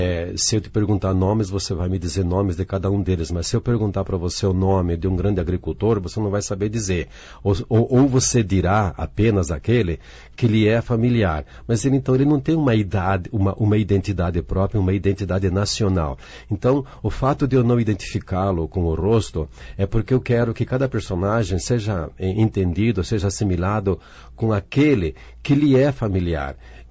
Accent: Urussanga, Santa Catarina, Brazil; born there; accent: catarinense; na região onde eu nasci, em Santa Catarina, a famosa Uruçanga, eles falam um pouco mais cantado. Mas como eu só morei em Uruçanga até os 3 anos de idade, e a partir dali os meus pais se transferiram para Francisco Beltrão.

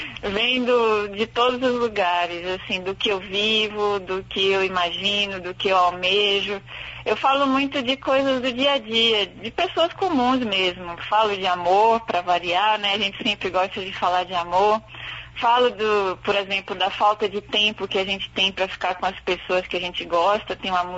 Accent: Ilhéus, Bahia, Brazil; participava de concursos na minha cidade, no interior da Bahia, Ilhéus, que eu sou de Ilhéus.

